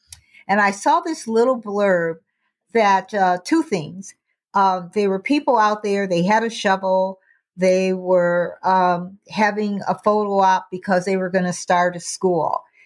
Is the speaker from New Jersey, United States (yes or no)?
no; Indiana Harbor, Indiana, United States; up in a small town in Indiana. It's Steel Town, Indiana Harbor, where they had Inland Steel. And so I was born right on Deal Street, and I was born at home